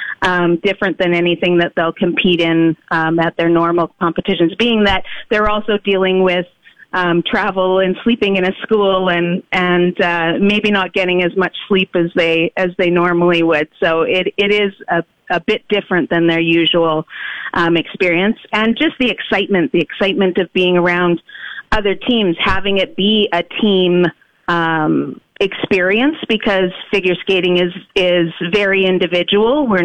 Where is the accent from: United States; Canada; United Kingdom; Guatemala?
Canada; being Canadian. It's part of, especially being up north in Fort McMurray